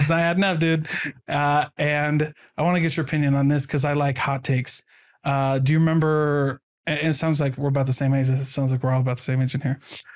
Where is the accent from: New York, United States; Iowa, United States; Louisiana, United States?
Iowa, United States; but I grew up in Iowa and milk from the store is not the same as milk from fresh raw milk.